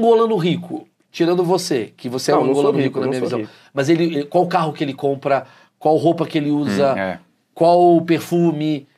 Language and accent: Portuguese; Brazil; quando eu vou pra fora e eu falo que eu sou do Brasil, muita gente acha que é violência 24 horas.